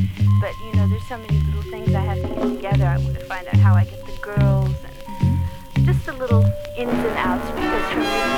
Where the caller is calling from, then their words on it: Los Angeles, California, United States; I'm calling you from Los Angeles, Xavier.